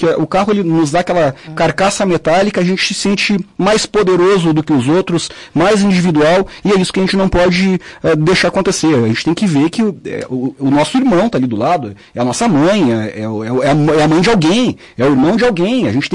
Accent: Porto Alegre, Rio Grande do Sul, Brazil; now in Caxias do Sul, Brazil; Sou de Porto Alegre, mas estou aqui há 15 anos e percebo dentro desses 15 anos a evolução.

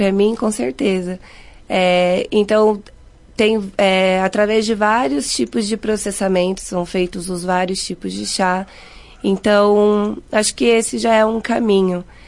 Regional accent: Cuiabá, Mato Grosso, Brazil; moved away as an adult; Eu sou de Cuiabá. É, eu vim porque eu queria mudar de vida, eu queria realmente morar num lugar mais tranquilo

